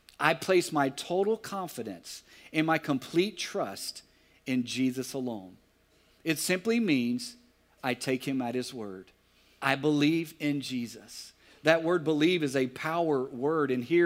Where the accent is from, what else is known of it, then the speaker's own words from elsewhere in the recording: Alexandria, United States; I was at Horseshoe Drive Baptist Church, my hometown of Alexandria